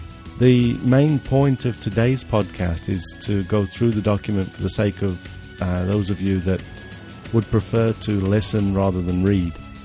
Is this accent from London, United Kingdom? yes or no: no; Nottingham, East Midlands, United Kingdom; born there; I was born in Nottingham in 1967, which makes me 40 this year.